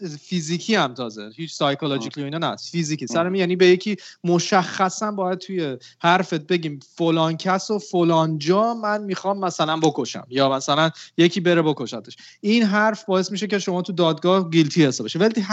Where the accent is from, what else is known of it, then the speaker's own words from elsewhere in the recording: Iran; now in United States; چون ما هم که از ایران اومدیم